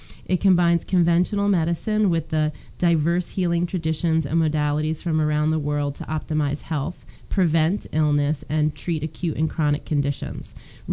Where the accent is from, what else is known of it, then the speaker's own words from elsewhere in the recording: New Jersey, United States; No, I was born and raised in Hunterdon County and went to high school here.